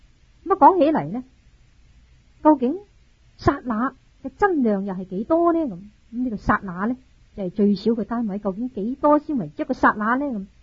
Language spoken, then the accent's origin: Cantonese; China; 从我哋中国人嚟讲咧，至快嘅时间就一眨眼之间啦。